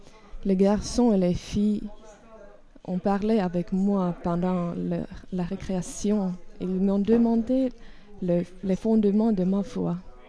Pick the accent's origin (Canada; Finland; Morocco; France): Finland; Eastern Finland; French is a second language; Je viens de la Finlande de l'Est où il n'y a pas de chrétienté vivante.